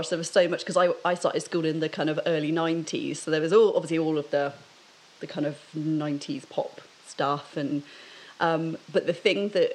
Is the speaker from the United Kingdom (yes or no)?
yes; South West England, United Kingdom; also born or lived in London; So we moved down to the West Country. So we're about 20 minutes outside Bristol, kind of, like Somerset, kind of … country kind of thing. And I've lived there since I was 3.